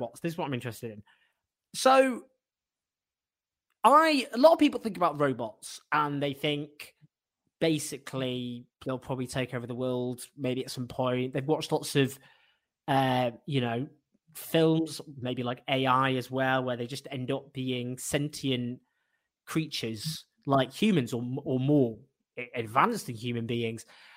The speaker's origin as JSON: {"language": "English", "town": "Sheffield", "region": "Yorkshire and the Humber", "country": "United Kingdom", "tie": "born there", "said": "I was born in Sheffield."}